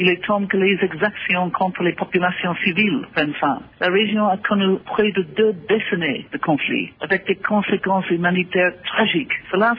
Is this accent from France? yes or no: no; Ireland; French is a second language; je suis originaire d'un pays, de l'Irlande, qui a connu un conflit violent pendant longtemps.